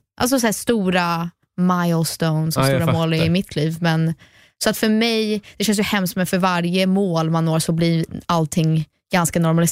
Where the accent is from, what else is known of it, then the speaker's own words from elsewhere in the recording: United States; also born or lived in Sweden; Alltså, jag är ju svensk. Jag föddes i Sverige, växte upp i USA. Så att jag är liksom en permanent resident. Så att jag bor där.